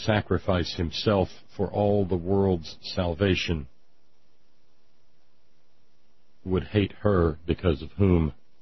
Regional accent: the South, United States; we're Southerner, right?

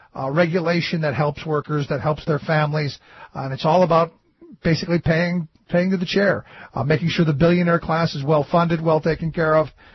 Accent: Ohio, United States; and I go back to where I grew up in Ohio

